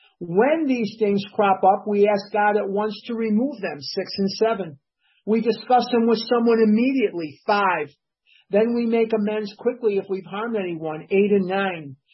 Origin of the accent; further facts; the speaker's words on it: Chicago, Illinois, United States; I'm from Chicago, and if you've ever seen the movie The Goodbye Girl